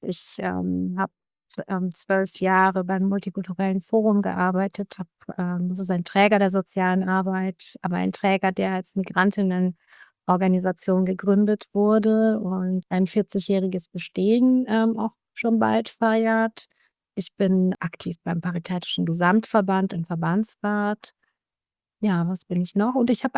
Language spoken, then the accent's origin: German; Izmir, İzmir, Turkey; Ich komme auch aus der Türkei, bin in Izmir geboren, in der Türkei. Ich bin Enkelkind von muslimischen Einwanderern aus dem Balkan.